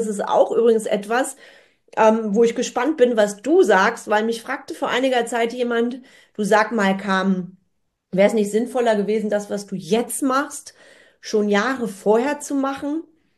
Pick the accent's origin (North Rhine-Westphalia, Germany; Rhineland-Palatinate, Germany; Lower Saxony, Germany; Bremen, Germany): North Rhine-Westphalia, Germany; Bonn; born there; genau, und ich komme ja dann auch noch gebürtig aus Bonn.